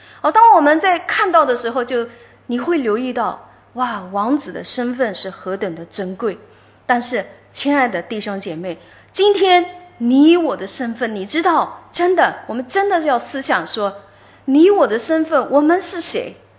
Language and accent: Chinese; China